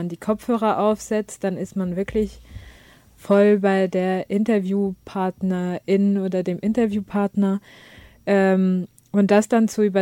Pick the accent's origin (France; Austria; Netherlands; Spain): France; Ich komme aus Frankreich